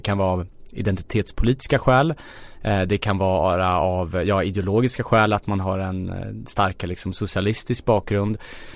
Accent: Kista, Stockholm County, Sweden; also born or lived in Husby; om man till exempel som jag är född och uppvuxen i Kista och Husby

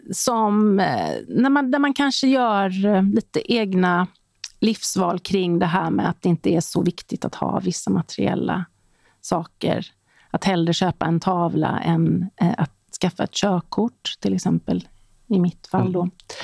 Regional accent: Gothenburg, Västra Götaland County, Sweden; Jag tyckte att det var väldigt konformistiskt i Göteborg där jag växte upp.

